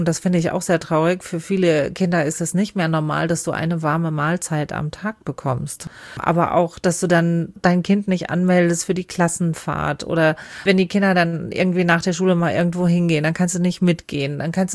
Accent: Bavaria, Germany; bei uns im Bayerischen Wald war es zum Beispiel Glasindustrie

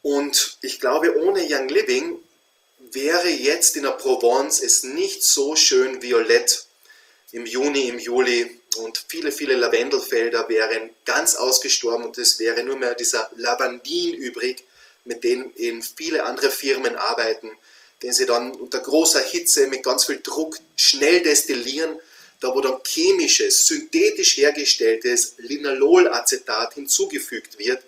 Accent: Austria

